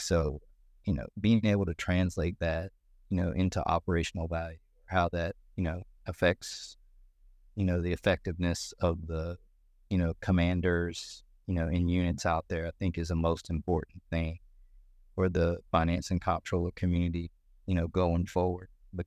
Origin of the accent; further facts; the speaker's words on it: Savannah, Georgia, United States; I'm a guy from Savannah, Georgia